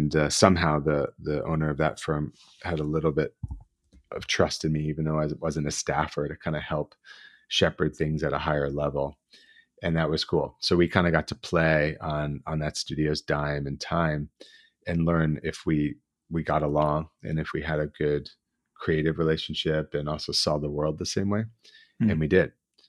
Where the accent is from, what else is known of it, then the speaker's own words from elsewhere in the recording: New York metropolitan area, United States; But I'm from New York, New Jersey. So this is kind of home, anyway.